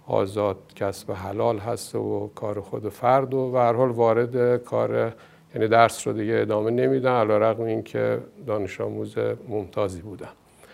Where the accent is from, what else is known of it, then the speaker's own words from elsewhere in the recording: Rafsanjan, Kerman, Iran; born there; در شهر رفسنجان به دنیا اومدم. در اونجا از نظر خانوادگی، خب میتونم بگم خانواده از نظر اقتصادی متوسط،